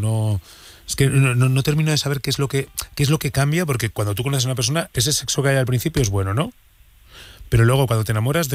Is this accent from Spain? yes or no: yes; Burgos, Castile and León, Spain; está una parte de ella grabada en mi tierra, en Burgos